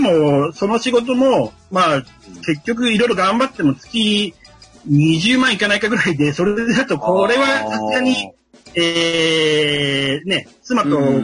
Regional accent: Hokkaido, Japan; moved away as an adult; also born or lived in Tokyo; 20代の頃は、北海道から、まあ、東京に上京してきて

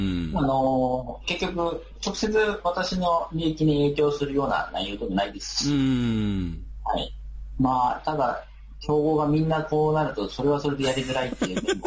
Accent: Iwate, Japan; also born or lived in Tokyo / Kanagawa; now in Fukuoka, Japan; もともと私、出身は岩手で。

